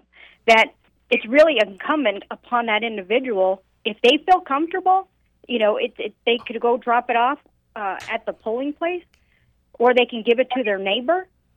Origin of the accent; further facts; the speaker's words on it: Arizona, United States; I like to say that I'm not from the great state of Maricopa. I'm from Pinal County